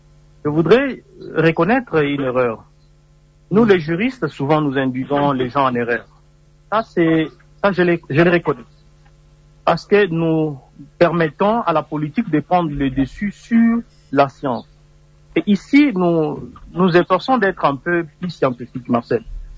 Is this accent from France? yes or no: no; Lubumbashi, Haut-Katanga, DR Congo; je suis de Lubumbashi, quand même connu